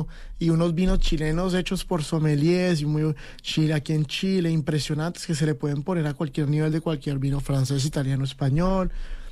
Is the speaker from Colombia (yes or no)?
yes; Colombia; Por ejemplo, sé que en Colombia a veces tenemos como ese defecto de querer más lo que viene de afuera.